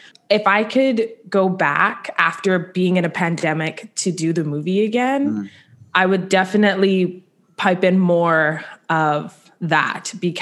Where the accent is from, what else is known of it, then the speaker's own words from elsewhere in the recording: Toronto, Ontario, Canada; was raised in a very Jamaican home. So there was weed everywhere. And I'm also from Jane and Finch.